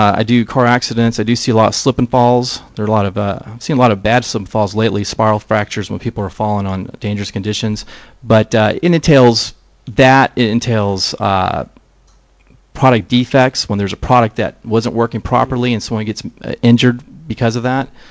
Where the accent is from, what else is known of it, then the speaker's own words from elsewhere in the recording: Louisiana, United States; Yeah, I'm from Louisiana originally.